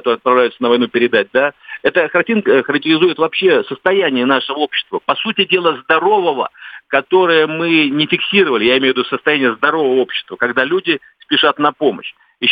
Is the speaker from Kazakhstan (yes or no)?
no; Donbas, Ukraine; Мне эта история, вот как уроженцу Донбасса, очень не нравится.